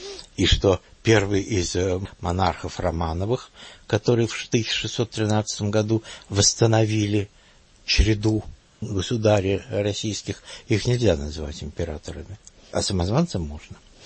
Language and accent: Russian; Stanislav, Ivano-Frankivsk Oblast, Ukraine; born there; also born or lived in Mukachevo; Я родился в Станиславе, а первые 5 лет моей жизни мы жили в Мукачеве, где мой отец командовал гарнизоном.